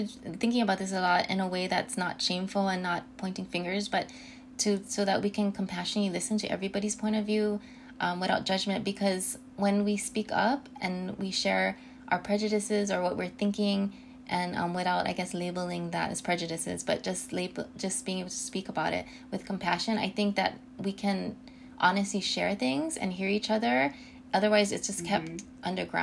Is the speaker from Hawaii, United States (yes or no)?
yes; Hawaii, United States; I mean, I'm born and raised in Hawaii, but I went away for school, and I did come back